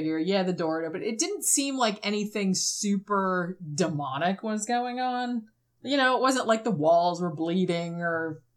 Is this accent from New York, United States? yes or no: no; Florida, United States; It's and I'm from Florida. They're everywhere.